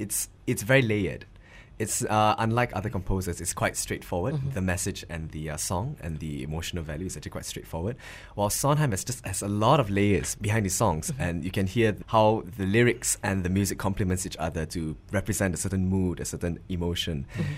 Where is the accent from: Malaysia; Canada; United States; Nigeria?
Malaysia; Penang; now in Kuala Lumpur, Malaysia; I only came down to KL about around 2011. I'm from Penang.